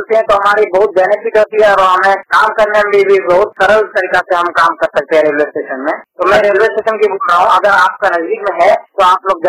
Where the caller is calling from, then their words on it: Bihar, India; Bihar state Jammu जिला से बोल रहा हूँ और मैं पूर्ण तरह दृष्टिबाधित हूँ, मैं जन्म से ब्लाइंड हूँ।